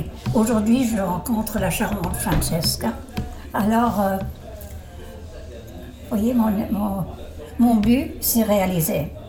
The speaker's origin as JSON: {"language": "French", "region": "Quebec", "country": "Canada", "moved": "yes", "said": "je suis partie du Québec il y a 20 ans déjà et j'avais l'impression de perdre mon français."}